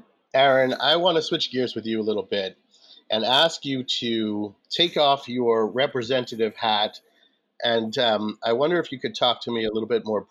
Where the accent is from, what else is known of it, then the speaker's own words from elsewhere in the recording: New York, United States; I grew up in New York. I've always thought about myself as like just a straight white dude. And I'm pushing 50.